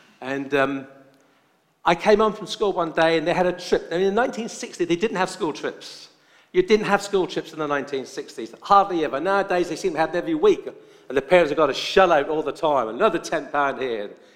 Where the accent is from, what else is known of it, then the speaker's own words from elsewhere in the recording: Norwich, East of England, United Kingdom; I remember I was brought up in the Pentecostal church in Norwich, Assemblies of God.